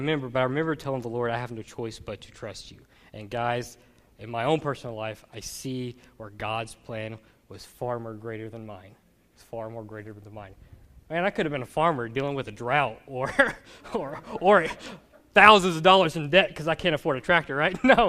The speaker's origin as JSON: {"language": "English", "town": "Raleigh", "region": "Mississippi", "country": "United States", "tie": "born or raised there", "said": "so I remember growing up in Raleigh, Mississippi, little bitty town"}